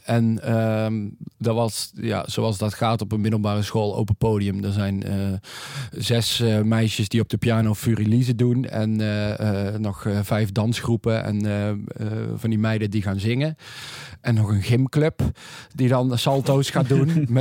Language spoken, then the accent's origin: Dutch; Best, North Brabant, Netherlands; Wij komen dus uit Best.